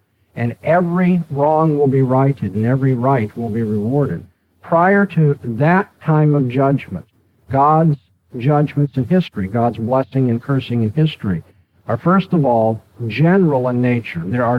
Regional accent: California, United States; I'm from California. I don't understand these things.

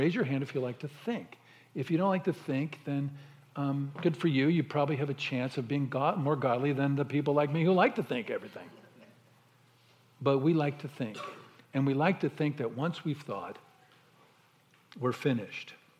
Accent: Missouri, United States; I grew up in Missouri, so I know it's hard to make it look awesome.

